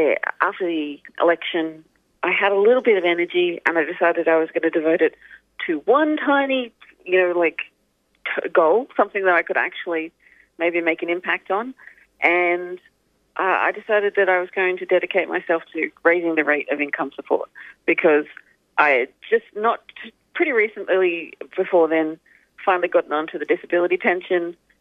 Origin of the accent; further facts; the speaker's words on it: Newcastle, New South Wales, Australia; I'm from Newcastle, darling.